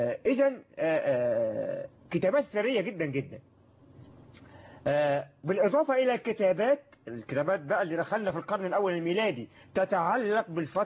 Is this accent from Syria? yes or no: no; Egypt; سيبك من الأرثوذكس اللي عندنا في مصر